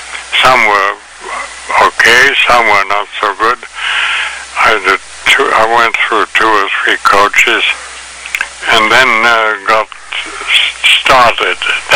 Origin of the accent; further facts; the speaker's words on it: Paris, Île-de-France, France; accent: English; also born or lived in Holland / England / Switzerland; And I grew up in Paris.